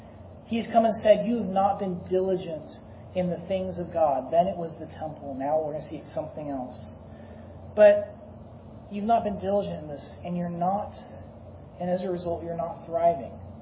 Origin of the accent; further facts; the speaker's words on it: Texas, United States; It actually reminds me of my own history as a Texan.